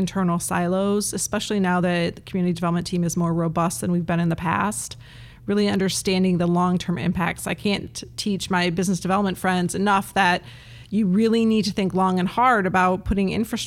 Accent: Michigan, United States; when I was growing up in Michigan, I'm a product of Michigan Public High School.

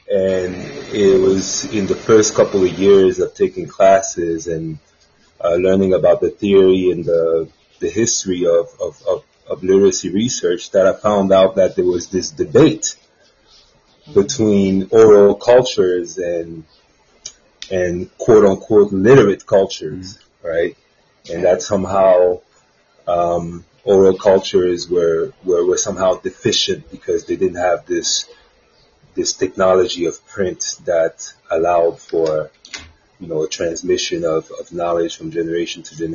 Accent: Cameroon; but I'm not French. I'm from Cameroon. I was born in Cameroon. And so, I remember growing up, I went to a French, school back home

